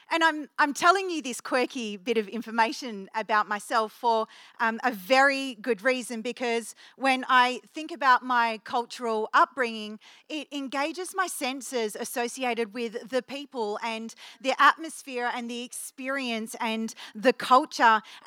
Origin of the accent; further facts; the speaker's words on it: Australia; accent: Australian; I sound like your typical Aussie girl, like your typical Australian, right? And I am. I grew up in Australia going fishing and going camping in the Australian bush.